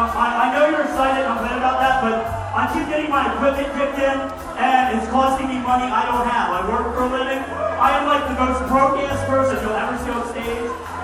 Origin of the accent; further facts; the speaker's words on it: Philadelphia, Pennsylvania, United States; Now I'm from Philly.